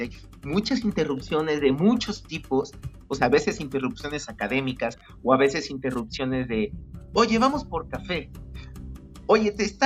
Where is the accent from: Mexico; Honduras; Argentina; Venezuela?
Mexico; Somos puros mexicanos